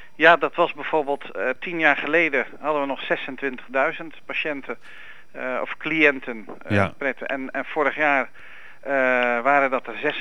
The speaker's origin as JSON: {"language": "Dutch", "town": "Amsterdam", "region": "North Holland", "country": "Netherlands", "said": "als Amsterdammer word ik altijd arrogant gevonden."}